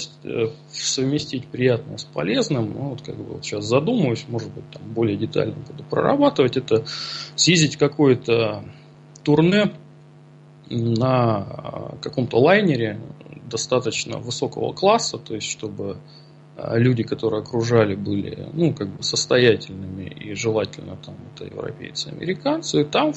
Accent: Kurgan, Kurgan Oblast, Russia; born or raised there

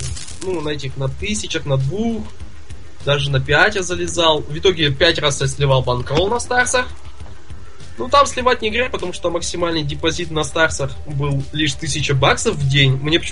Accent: Nizhny Tagil, Sverdlovsk Oblast, Russia; Я из Тагила, живу там официально.

